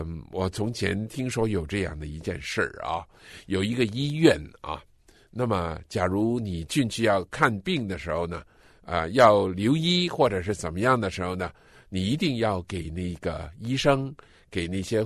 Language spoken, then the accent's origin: Chinese; China; 我想这里头跟我们中国人的生命呢有一点关系的，因为我们中国人呢一直以来呢都是君主政体啦